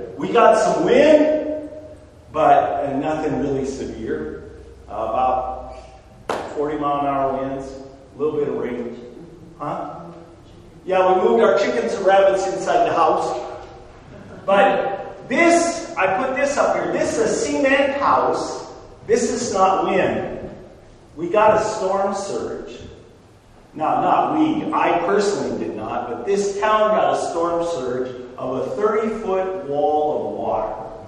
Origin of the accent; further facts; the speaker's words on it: Battle Ground, Washington, United States; I'm from Battleground, Washington, 20 miles as a crow flies from Mount St. Helens.